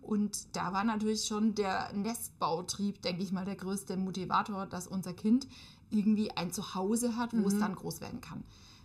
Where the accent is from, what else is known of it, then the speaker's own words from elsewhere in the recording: Bavaria, Germany; moved away as an adult; now in Stuttgart, Germany; ich komme ja ursprünglich aus Bayern, mhm, und ich bin 2006 nach Stuttgart gekommen